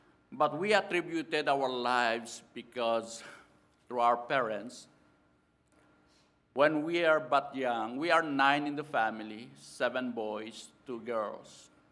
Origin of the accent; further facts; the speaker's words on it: Philippines; English is a second language; In the Philippines, we have so many dialects. Every single Filipinos at least know how to speak at least 3 to 4 dialects.